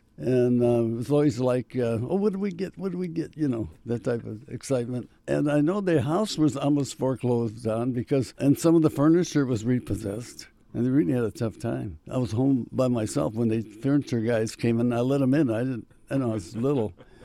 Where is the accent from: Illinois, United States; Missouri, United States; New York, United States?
Illinois, United States; Chicago; I come from a big family. I had three older brothers and two older sisters.